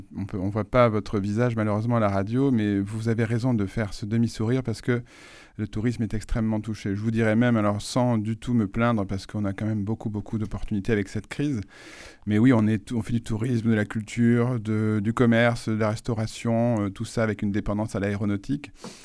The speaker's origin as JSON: {"language": "French", "town": "Toulouse", "region": "Occitanie", "country": "France", "tie": "born or raised there", "also_born_or_lived": "Bordeaux", "moved": "as an adult", "said": "je suis né à Bordeaux, je vous disais, et grandi à Toulouse à partir de 77."}